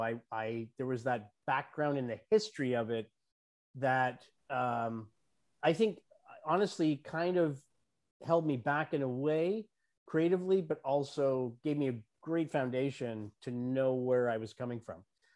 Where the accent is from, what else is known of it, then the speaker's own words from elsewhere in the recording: Toronto, Ontario, Canada; now in Florida, United States; And I now live in Florida, but I was originally in Toronto, Canada.